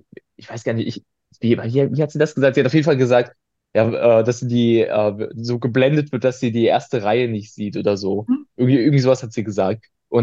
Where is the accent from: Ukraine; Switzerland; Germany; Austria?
Germany; Cologne, North Rhine-Westphalia; also gerade als Kölner